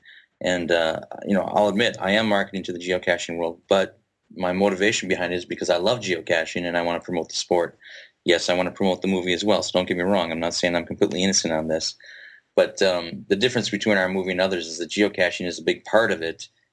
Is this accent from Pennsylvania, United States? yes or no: no; Minnesota, United States; I would say a third of the audience was people that I knew up here because I'm from Minnesota.